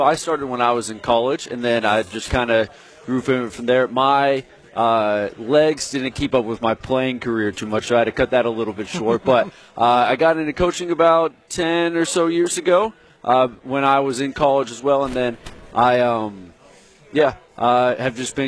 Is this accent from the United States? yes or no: yes; Texas, United States; So I actually went to Texas State. I'm originally from Texas.